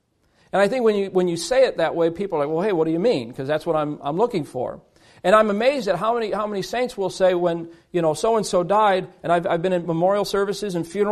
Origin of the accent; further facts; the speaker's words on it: Illinois, United States; I'm originally from Chicagoland and I'm a Bears fan